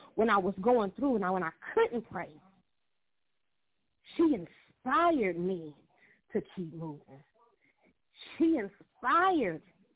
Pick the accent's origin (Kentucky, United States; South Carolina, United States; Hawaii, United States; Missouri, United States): South Carolina, United States; Anderson; I am from Anderson, South Carolina, the other Electric City. I am the youngest of 5 children